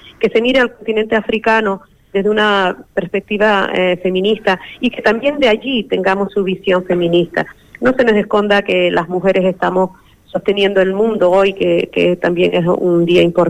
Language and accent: Spanish; Canary Islands, Spain; Y seremos y seguiremos siendo canarios y canarias